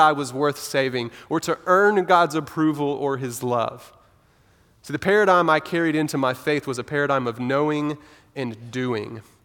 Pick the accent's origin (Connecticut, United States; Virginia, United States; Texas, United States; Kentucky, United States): Texas, United States; Wichita Falls; So first, I was born and raised here in Wichita Falls, Texas. I'm married to Samantha. She's also from here. We love Wichita Falls. I grew up here.